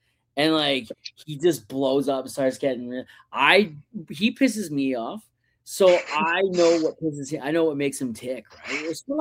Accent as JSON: {"language": "English", "town": "Hamilton", "region": "Ontario", "country": "Canada", "also_born_or_lived": "Saskatoon", "said": "I'm from Hamilton."}